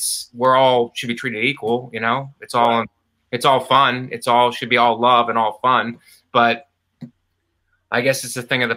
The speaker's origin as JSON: {"language": "English", "town": "Youngstown", "region": "Ohio", "country": "United States", "tie": "born or raised there", "also_born_or_lived": "Florida", "said": "Yeah, I was born in Youngstown. So, and I went to Stadium Drive in Boardman. And then we moved to Florida. And then spent some years in Florida. And then moved back to Ohio, Youngstown area"}